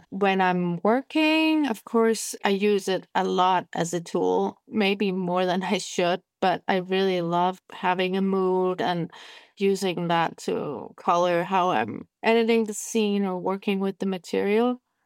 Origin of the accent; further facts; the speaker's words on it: Kolding, Southern Denmark, Denmark; also born or lived in Germany; My dad is Danish, my mom's German. And then I was raised in Kolding, which is a city in the mainland of Denmark, 60,000 people at the time. And yeah, when I was 17, I had enough of that life and moved to Copenhagen.